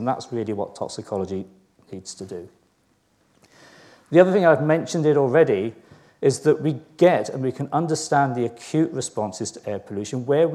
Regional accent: London, United Kingdom; my data, a lot of it's going to come from London because I'm a Londoner

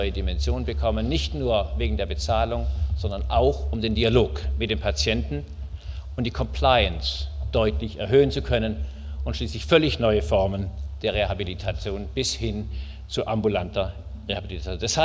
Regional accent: Berlin, Germany; Als Berliner muss ich noch einmal zum Thema Prävention zurückkommen.

